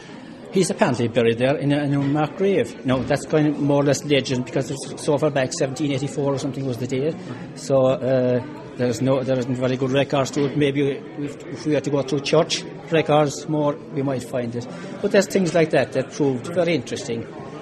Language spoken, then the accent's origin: English; Knocknagree, County Cork, Ireland; I came originally from Knocknagree, and Knocknagree graveyard itself is between Knocknagree and Ratmore. Okay. But I might add, it's on the Cork side. I'm a Cork man